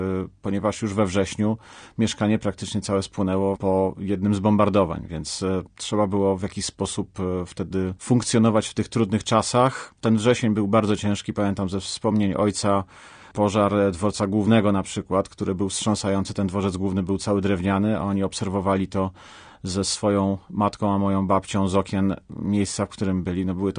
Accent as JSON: {"language": "Polish", "town": "Łódź", "region": "Łódź Voivodeship", "country": "Poland", "tie": "born there", "said": "to jest Łódź, w której się urodziłem"}